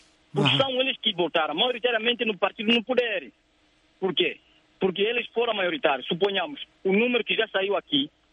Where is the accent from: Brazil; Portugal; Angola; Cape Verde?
Angola; Mas o meu ponto que me preocupa como angolano, cidadão